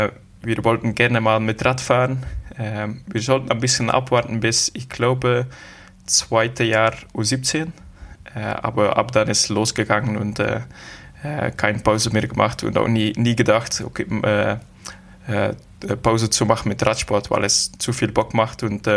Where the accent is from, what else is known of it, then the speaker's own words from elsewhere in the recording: Waregem, Flanders, Belgium; German is a second language; Ich bin dort aufgewachsen. Bis 25 Jahre bin ich in Waregem.